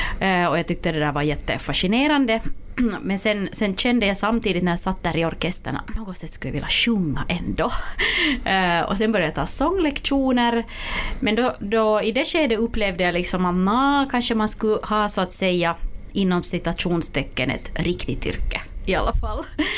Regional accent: Vaasa, Ostrobothnia, Finland; jag är hemma från Vasa, så att under min uppväxttid så var det ganska naturligt

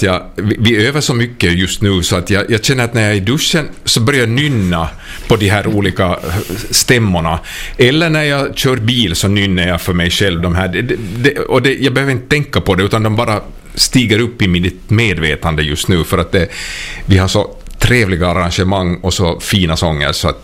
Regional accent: Ostrobothnia, Finland; hela vår identitet som österbottningar så handlar ju om det här med stort och smått.

